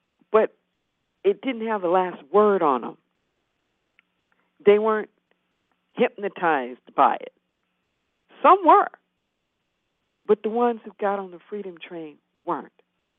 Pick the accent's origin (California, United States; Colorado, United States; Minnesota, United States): California, United States; Los Angeles; Well, you know, like I said, I'm from Los Angeles. And I've watched my city go up way too many times.